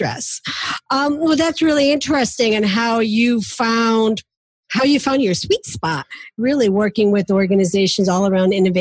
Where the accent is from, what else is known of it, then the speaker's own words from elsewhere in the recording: Louisville, Kentucky, United States; because y'all know that I'm from Louisville, Kentucky.